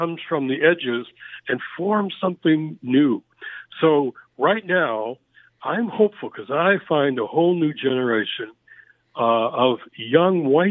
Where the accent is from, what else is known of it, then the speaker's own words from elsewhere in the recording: Detroit, Michigan, United States; I found that as a teenage kid growing up in Detroit, something really big seemed really wrong and nobody would talk about it in my white world, my white church, white neighborhood.